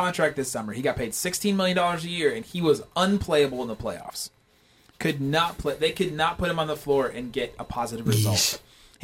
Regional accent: Cincinnati, Ohio, United States; Pacers. I grew up in Cincinnati.

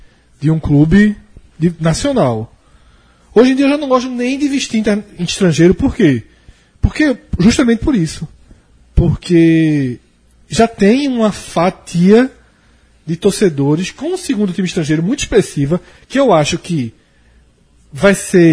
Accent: Olinda, Pernambuco, Brazil; moved away as an adult; Eu já tinha saído de Olinda. Eu saí de Olinda com 23 anos.

